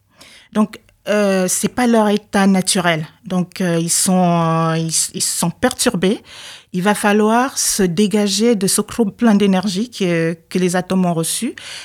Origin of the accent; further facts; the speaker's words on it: Cameroon; moved away; Mais je venais du Cameroun et je connaissais pas bien le milieu.